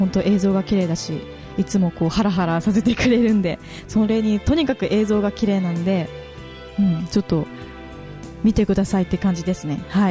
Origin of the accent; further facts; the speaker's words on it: Tomakomai, Hokkaido, Japan; 生まれも育ちも苫小牧なんで愛してます。